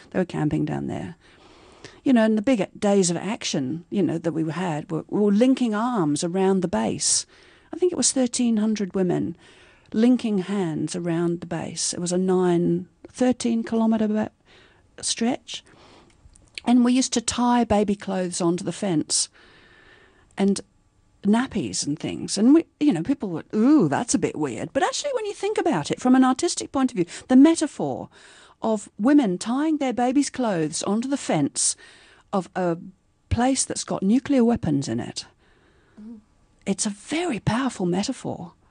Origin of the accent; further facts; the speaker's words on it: England, United Kingdom; I'm English, and as a young student, the American Army military came and put a war base with cruise missiles, nuclear weapons, on Greenham Common, which was a public land, big area.